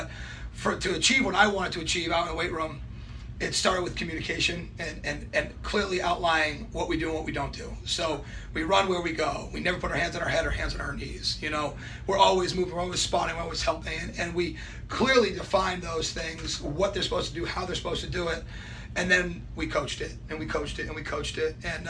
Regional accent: Northeast, United States; I'm from the Northeast, I'm in the Southeast now

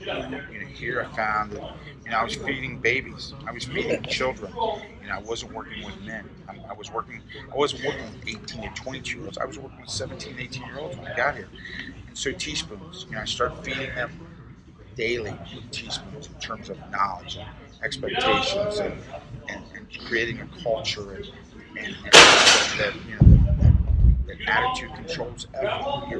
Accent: West Virginia, United States; now in Tennessee, United States; And, you know, I was from West Virginia, Mountain State. Here I'm in Tennessee.

